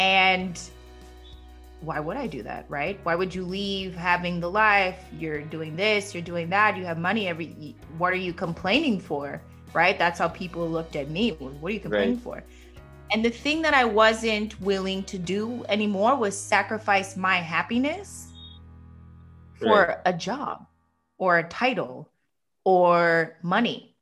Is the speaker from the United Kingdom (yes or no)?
no; East Coast, United States; born there; I'm American. I was born on the East Coast.